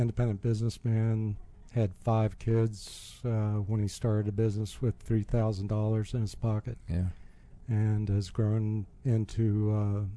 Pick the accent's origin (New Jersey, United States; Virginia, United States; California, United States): Virginia, United States; McLean; also born or lived in Pensacola; In this area in McLean, Virginia.